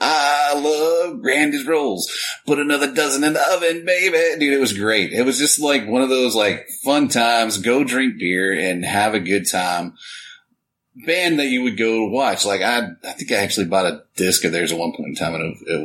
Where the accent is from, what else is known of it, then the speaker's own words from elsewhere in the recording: Texas, United States; We're from the North Texas area. I won't tell you exactly